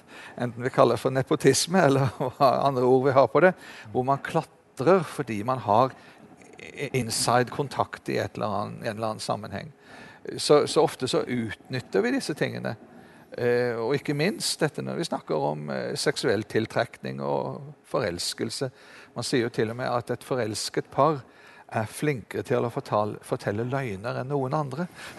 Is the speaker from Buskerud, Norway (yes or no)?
no; Arendal, Agder, Norway; Det skjedde en gang i min hjemby borte i Arendal